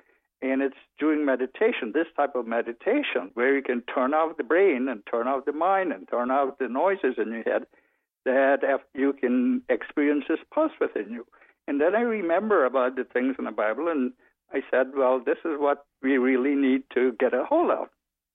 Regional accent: Guyana; born there; I was born in Guyana, formerly British Guyana in South America. The fourth of eight children

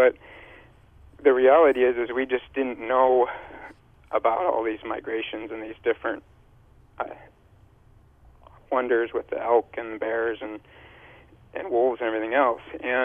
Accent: Pierre, South Dakota, United States; and I grew up in Pierre. Now I live down by Chamberlain, but when I was growing up in Pierre

